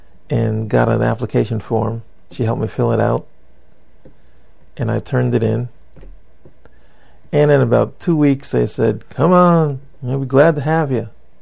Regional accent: Connecticut, United States; also born or lived in Ohio; I was born in Ohio, and I came to Connecticut when I was about 3 years old.

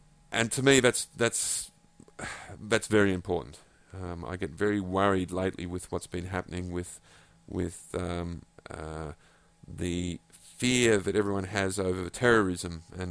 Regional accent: Australia; accent: Australian; I hope my Australian accent isn't too difficult to understand or too irritating.

